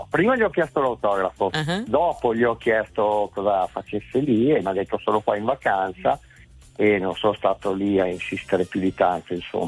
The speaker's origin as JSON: {"language": "Italian", "town": "Mantua", "region": "Lombardy", "country": "Italy", "said": "Ciao, sono di Mantova."}